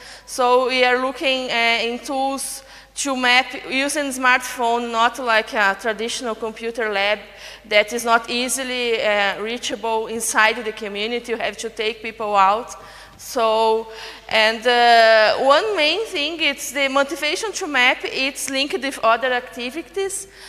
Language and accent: English; Curitiba, Paraná, Brazil; English is a second language; I am from Curitiba, south of Brazil.